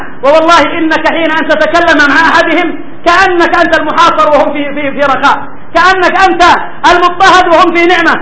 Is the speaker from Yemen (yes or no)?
yes; Al Hudaydah, Yemen; عندنا في الحديدة قبل 12 سنة أو أكثر